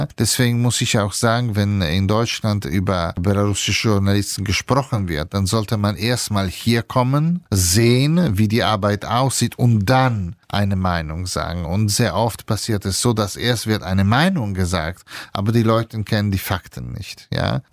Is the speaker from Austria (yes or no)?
no; Italy; German is a second language; Ja, ich bin Italiener